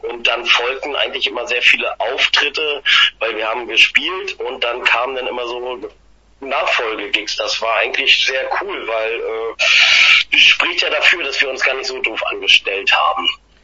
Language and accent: German; Ratzeburg, Schleswig-Holstein, Germany; Ja, ich komme von dir aus ganz aus dem Süden, Ratzeburg, eine wunderschöne kleine Stadt, aber zwischen Hamburg und Lübeck ist eher das südliche Schleswig-Holstein.